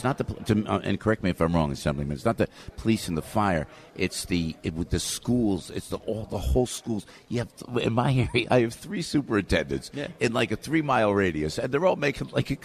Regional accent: Passaic, New Jersey, United States; born there; I love it, I'm born in Passaic.

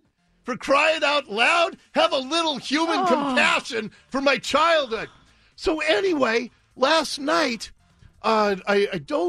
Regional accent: Ballard, Washington, United States; where I grew up in Ballard, the dead end street, there was a guy who lived right next door to me

